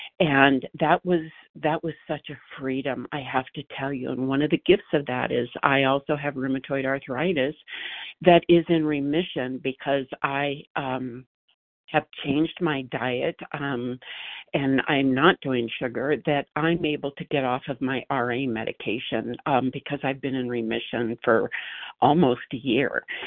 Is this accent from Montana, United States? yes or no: yes; Montana, United States; I am from Montana.